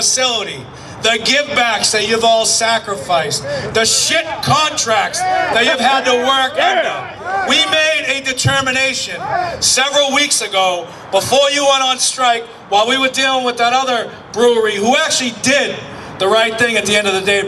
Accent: Boston, Massachusetts, United States; Now, I grew up in Boston, and there was always conflict somewhere.

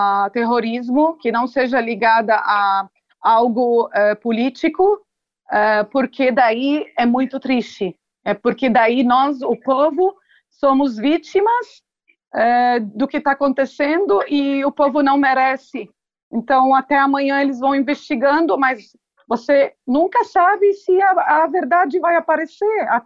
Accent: Brazil; moved away as an adult; now in Lebanon; eu sou filha de dois libaneses, meus pais moram no Brasil até hoje, eu cresci no Brasil a vida toda, eu vim aqui há 13 anos porque eu casei com um libanês

